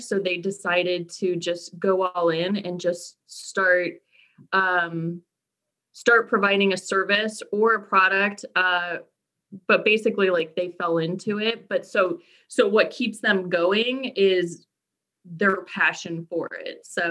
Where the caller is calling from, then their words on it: Burke, Virginia, United States; I am coming to you from Burke, Virginia, which is just about 15, 20 miles from Arlington. So I'm local, but from my home office.